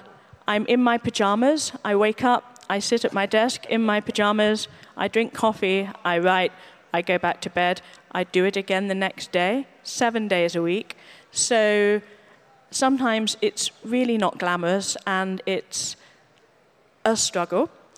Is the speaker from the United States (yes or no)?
no; United Kingdom; also for me as a British writer to be honored in France is very special.